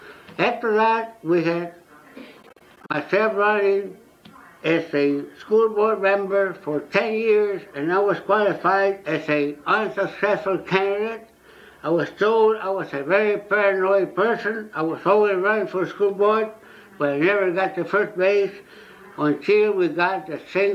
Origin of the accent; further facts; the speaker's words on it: Piñitas, Texas, United States; born there; I was born in Piñitas, Texas. Piñitas, Texas is the oldest city in the whole U.S. except in Augustine, Florida. But this town is composed of about 200 families.